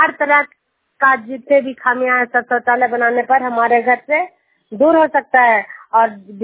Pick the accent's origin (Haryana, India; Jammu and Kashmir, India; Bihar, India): Bihar, India; Hilsa; मैं नालंदा जिला के हिलसा प्रखंड जुनियार गांव की निवासी हूं।